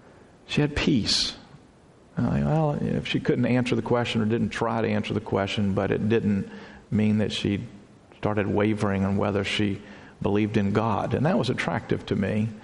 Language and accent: English; United States; Or wonder if it's just I grew up in America and I happen to be around Christians, so that's, otherwise I'd be a Muslim.